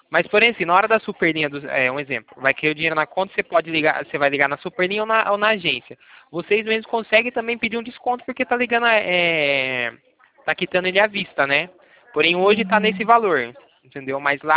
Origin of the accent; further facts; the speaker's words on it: Itatiba, São Paulo, Brazil; Itatiba, do interior de São Paulo.